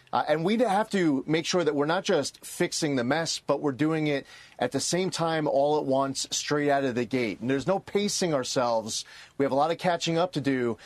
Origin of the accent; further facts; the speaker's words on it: New York, United States; I'm a New Yorker, as you well know, Brian.